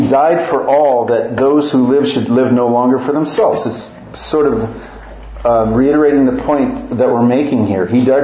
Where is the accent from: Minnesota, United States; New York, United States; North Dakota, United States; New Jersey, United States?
Minnesota, United States; accent: Minnesota; I grew up in Minnesota, so I've kind of lost the Minnesota accent, but grew up in northern Minnesota